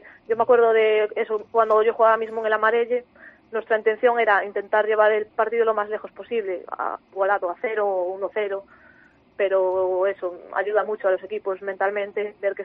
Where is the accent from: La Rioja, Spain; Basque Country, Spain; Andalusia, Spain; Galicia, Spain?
Galicia, Spain; A Coruña; estoy cómoda aquí en Galicia, cerca de casa, ya que yo soy de Coruña.